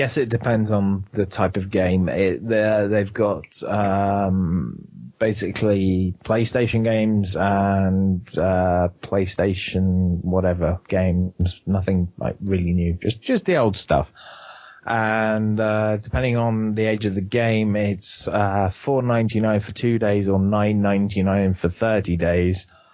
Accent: London, United Kingdom; born there; Because I was born in London. I'm not a Celt

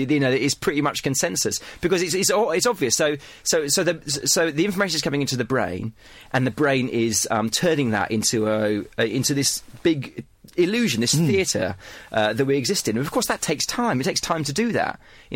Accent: Tunbridge Wells, South East England, United Kingdom; I was brought up in Tunbridge Wells. I went to a comprehensive school. I've been shielded. I'm a white guy.

